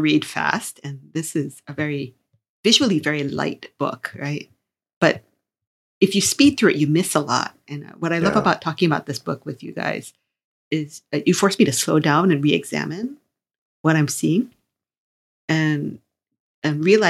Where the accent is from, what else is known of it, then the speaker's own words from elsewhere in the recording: Hawaii, United States; I come from Hawaii. That's how we say hello.